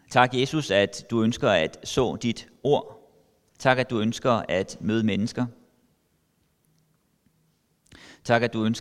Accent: Copenhagen, Capital Region of Denmark, Denmark; Er jeg vokset op i København. Jeg er født på Amager. Jeg er døbt i Philipskirken. Og så flyttede mine forældre til Nordvest, da jeg var næsten 12 år. Og så er jeg konfirmeret i Emdrup Kirke.

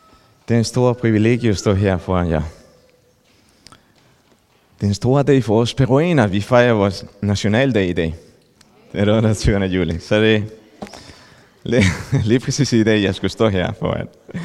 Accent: Peru; Danish is a second language; now in Denmark; Jeg kommer fra Peru. Flyttede her i 2006. Jeg er gift med en bornholmer.

